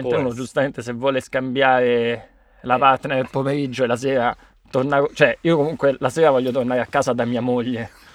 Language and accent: Italian; Rome, Lazio, Italy; also born or lived in Piazza Re di Roma; io sono di Furio Camillo